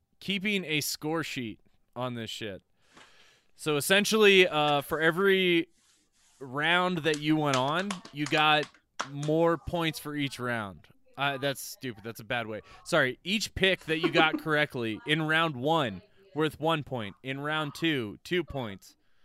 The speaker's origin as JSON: {"language": "English", "town": "Washington", "region": "District of Columbia", "country": "United States", "tie": "born or raised there", "also_born_or_lived": "Montana / Los Angeles", "moved": "as an adult", "lives_now": "Denver, United States", "said": "Oh, that's about a good question. Well, I'm not exactly from Denver, dude. I grew up in D.C."}